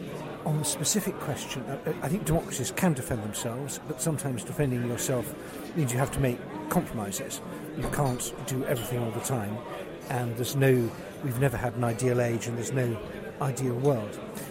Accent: United Kingdom; And because I'm British and talk nice English and wear a nice suit, maybe I was listened to when these other people weren't.

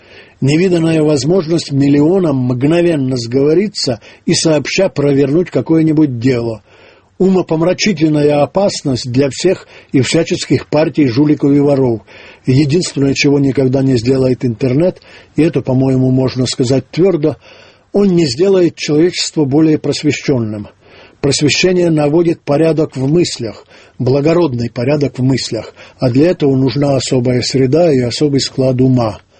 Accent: Crimea, Ukraine; Я родом из Крыма, прадед крепостной с Полтавщины, воевал крымскую и остался в Крыму. В роду моем, как и у многих крымчан, и греки, и белорусы, и русские, и даже нагайцы.

